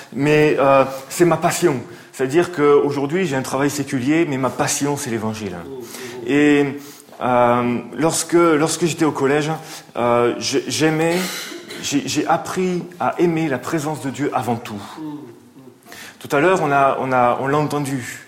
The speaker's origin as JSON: {"language": "French", "town": "Mulhouse", "region": "Grand Est", "country": "France", "said": "Je suis originaire de Mulhouse, de l'église de Mulhouse"}